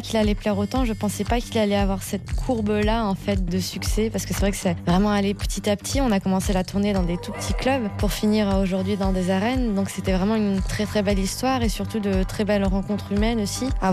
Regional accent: France; je suis française et effectivement dans mon album il y a des influences africaines. Je suis blanche

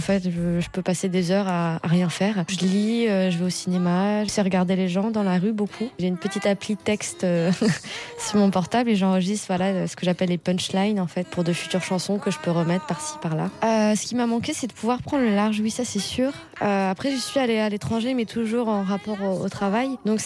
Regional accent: France; je suis française et effectivement dans mon album il y a des influences africaines. Je suis blanche

